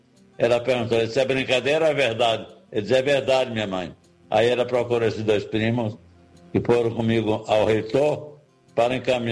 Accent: Pojuca, Bahia, Brazil; born there; eu nasci na cidade de Pujuca.

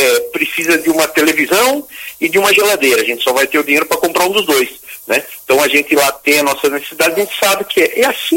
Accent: Várzea, Brazil; Eu sou morador da cidade de Várzea, eu sou nascido aqui em Várzea

